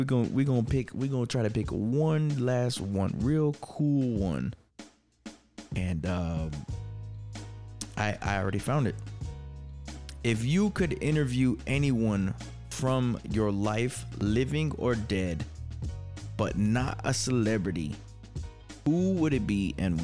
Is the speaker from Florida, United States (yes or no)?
yes; Hollywood, Florida, United States; born there; It's kind of, I was born in Hollywood, Florida.